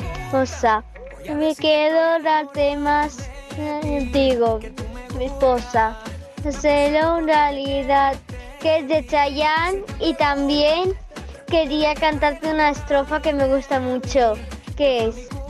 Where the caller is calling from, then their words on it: Vinaroz, Valencian Community, Spain; de Vinaroz.